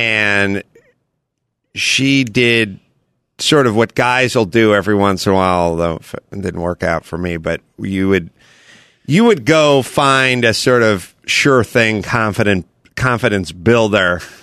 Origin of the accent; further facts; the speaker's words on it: North Hollywood, California, United States; what happened with me is I grew up in the North Hollywood. And I went to the school across the street from my barn that I grew up in, and that was Colfax Elementary.